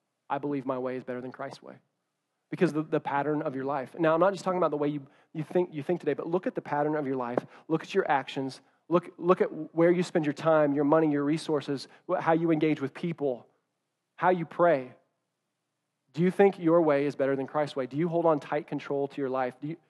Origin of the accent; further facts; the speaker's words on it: Bolivar, Missouri, United States; I'm from Bolivar, and I'm one of those weird people. I love Bolivar. I wanted to live in Bolivar the rest of my life.